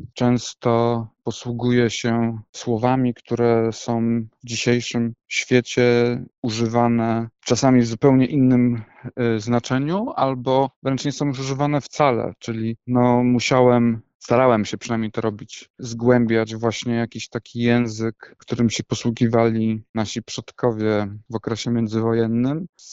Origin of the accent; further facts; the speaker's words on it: Poznań, Greater Poland Voivodeship, Poland; dorastając jako chłopak w Poznaniu, nie zdawałem sobie sprawy z tego, że żyję w mieście